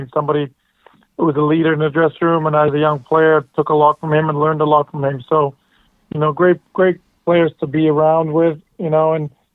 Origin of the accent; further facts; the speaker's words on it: Canada; now in England, United Kingdom; I moved from Canada to England, and, you know, I move across the world